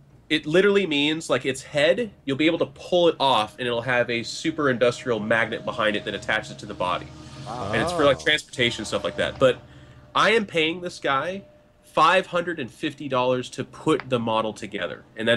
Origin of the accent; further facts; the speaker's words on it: Seattle, Washington, United States; But I live in Seattle, or I'm from Seattle, so.